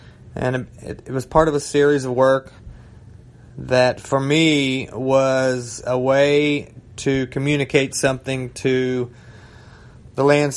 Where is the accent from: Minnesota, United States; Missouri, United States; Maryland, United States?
Missouri, United States; I'm an artist from Southeast Missouri.